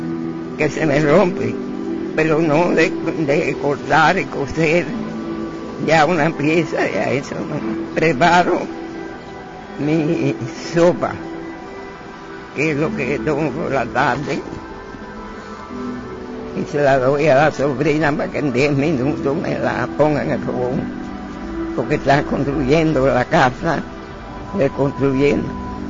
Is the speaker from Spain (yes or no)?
no; Cuba; Con Cuba, un amor grande, porque nací en Cuba, soy cubana y quiero lo mejor para mi patria.